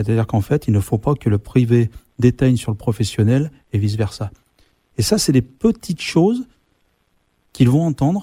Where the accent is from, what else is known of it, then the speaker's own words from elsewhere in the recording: France; Donc on peut dire chez nous en France, les entreprises sont très très bien soutenues par le gouvernement et l'État.